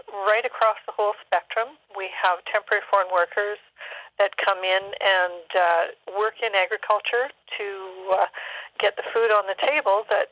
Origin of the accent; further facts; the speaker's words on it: Canada; Food safety is something that we all take very seriously as Canadian producers.